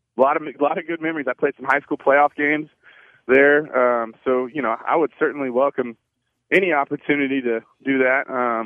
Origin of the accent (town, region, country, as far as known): Houston, Texas, United States; born or raised there